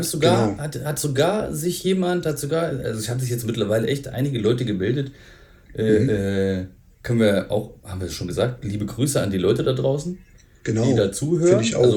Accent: Thuringia, Germany; zumindest bei uns in Thüringen, da wo ich herstamme, als Eichsfeld

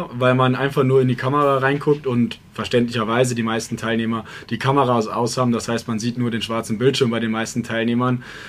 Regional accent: Allendorf, Hesse, Germany; also ich komme hier aus der Region, ursprünglich sogar direkt aus Allendorf

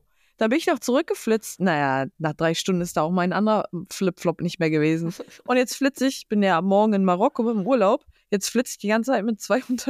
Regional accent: Northern Germany, Germany; now in Cologne, Germany; ich komme aus Norddeutschland.

